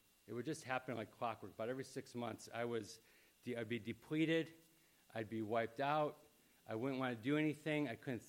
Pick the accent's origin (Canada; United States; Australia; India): United States; Chicago, Illinois; We grew up out in Chicago, but there's indoor tennis places, and we would play tennis.